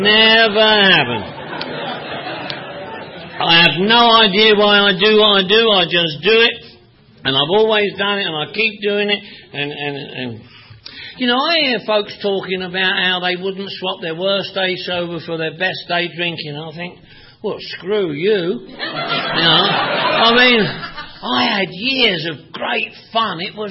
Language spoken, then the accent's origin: English; London, United Kingdom; I come from Northwest London, Irish family